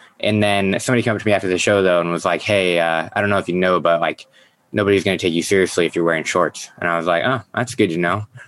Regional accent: Indiana, United States; now in Los Angeles, United States; So I'm from Indiana originally. I live in Los Angeles now, like you said in the intro.

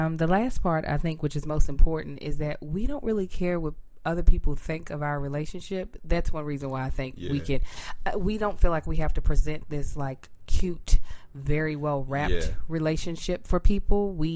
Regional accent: Kentucky, United States; moved away as an adult; now in California, United States; We are both from Kentucky, and we moved to California. I moved out here first for grad school, and then he came out here.

